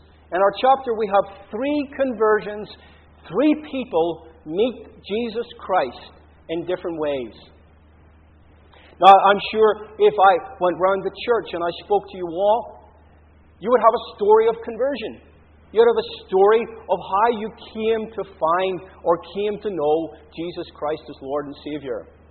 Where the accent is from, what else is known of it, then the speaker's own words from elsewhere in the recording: Ireland; moved away as an adult; now in Australia; And even though I'm Irish, I think when I set foot here 20 years ago, I felt at home immediately.